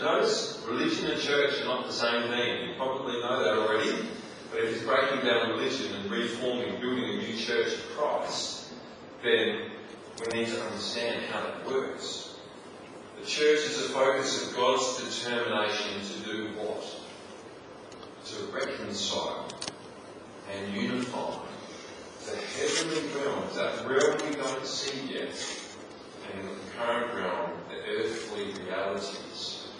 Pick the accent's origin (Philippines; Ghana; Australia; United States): Australia; Adelaide, South Australia; Now growing up in Adelaide, we don't think of other communities necessarily